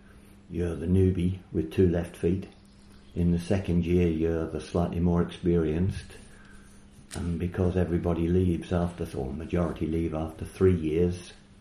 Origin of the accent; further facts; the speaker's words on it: East of England, United Kingdom; I was born in Norfolk, so I spent the first 18 years of my life there.